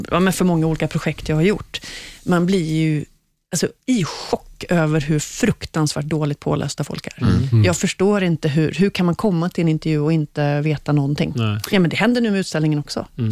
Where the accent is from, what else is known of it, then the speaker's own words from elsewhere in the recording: Gothenburg, Västra Götaland County, Sweden; Jag är från Göteborg.